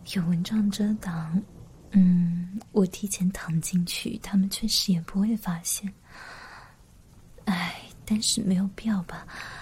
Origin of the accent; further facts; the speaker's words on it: Zhejiang, China; 我们是浙江的。你们有去过浙江吗？